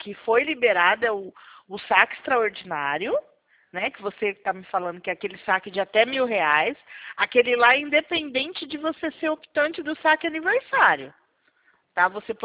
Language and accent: Portuguese; Araçatuba, São Paulo, Brazil; Eu sou de Araçatuba.